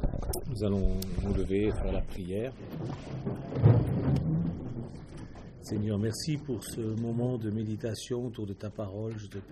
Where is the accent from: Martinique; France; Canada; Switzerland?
Switzerland; Bon, moi, je ne vais pas voter puisque je suis suisse